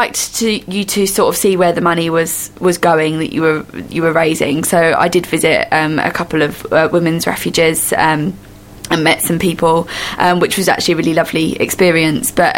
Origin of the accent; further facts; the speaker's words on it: Scotland, United Kingdom; I took highers because I grew up in Scotland, which is the sort of A-level equivalent. Grew up in Scotland